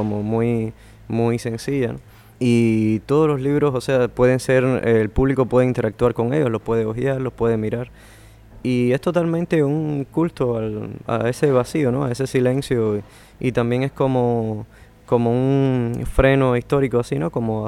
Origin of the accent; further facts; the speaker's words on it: Havana, Cuba; vengo de La Habana